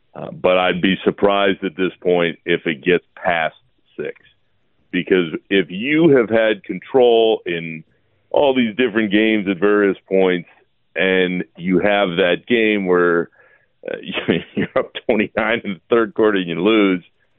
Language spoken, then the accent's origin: English; Orlando, Florida, United States; Guys, I grew up in Orlando, Florida, and when I was 10, 11 years old, I was lucky enough to see a lot of those Shaq and Penny games.